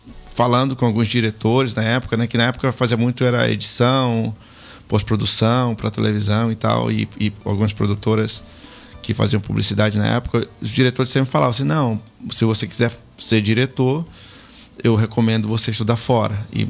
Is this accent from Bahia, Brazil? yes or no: yes; Bahia, Brazil; na Bahia, né? Que é de onde eu nasci, sou originalmente.